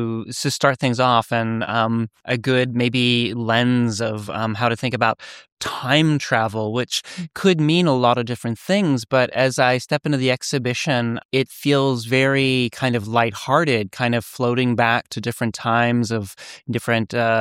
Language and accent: English; Bridgeport, Ohio, United States; I grew up in Ohio. I was born in Bel Air and right along the Ohio River in Bridgeport, Ohio, adjacent to West Virginia and Pennsylvania.